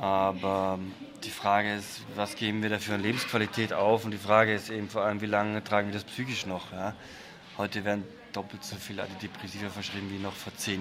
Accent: Vorarlberg, Austria; Also da, wo ich aufgewachsen bin, Vorarlberg, ist schon sehr autoritär alles gewesen.

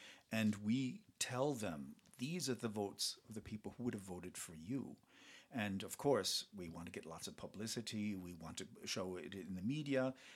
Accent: United States; I was more interested in my home country. I'm from the United States.

